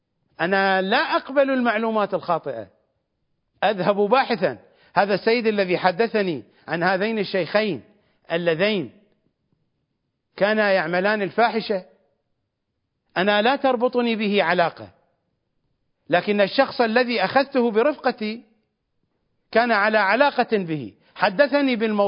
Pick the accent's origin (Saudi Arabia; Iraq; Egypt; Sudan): Iraq; اليمني نوع من أنواع الأحذية الرخيصة عندنا في العراق في الأزمنة القديمة